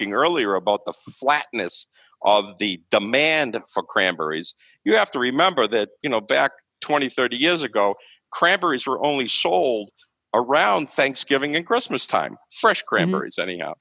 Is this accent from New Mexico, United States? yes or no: no; Harwich, Massachusetts, United States; but I'm from Harwich, so I say it's Harwich.